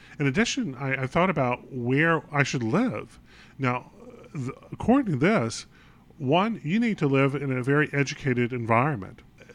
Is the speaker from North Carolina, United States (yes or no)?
yes; North Carolina, United States; I'm from North Carolina. Every time I go back to Raleigh, there's an energy to that area.